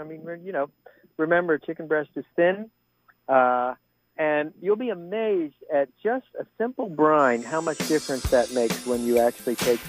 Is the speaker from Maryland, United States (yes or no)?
yes; Baltimore, Maryland, United States; also born or lived in Japan; Well, I was born in Japan. I actually grew up in Baltimore.